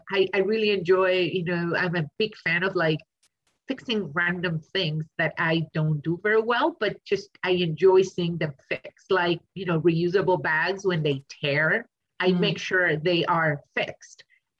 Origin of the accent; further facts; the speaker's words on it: Argentina; English is a second language; Fortunately, in Argentina, I am from Argentina. I went to college there.